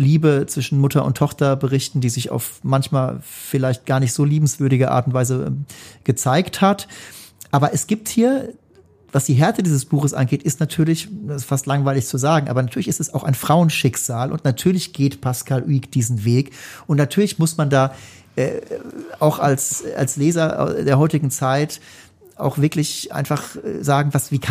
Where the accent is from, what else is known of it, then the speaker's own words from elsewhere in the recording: Rhineland-Palatinate, Germany; Ich stamme ja aus der Gegend, aus der Pfalz.